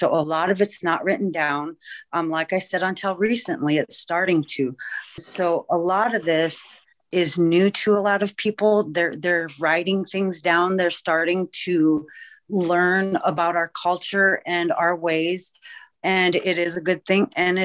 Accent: United States; now in Missouri, United States; I was born and raised on the Standing Rock Reservation. I moved to Missouri in 2005. I've been here since.

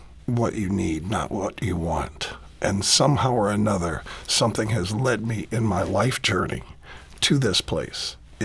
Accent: St. Louis, Missouri, United States; growing up in North St. Louis when North St. Louis was still very segregated

